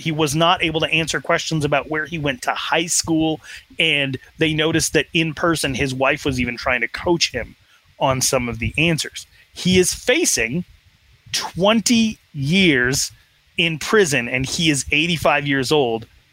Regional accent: Wyoming, United States; There we go. Okay, so Gray Bull, Wyoming, which is a small town in a state full of very small towns.

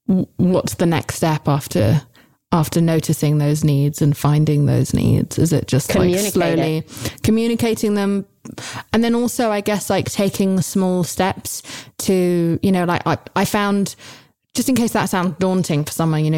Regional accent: United Kingdom; the old me, especially because I'm British, would have just been like, oh, well, best not to just, you know, say anything.

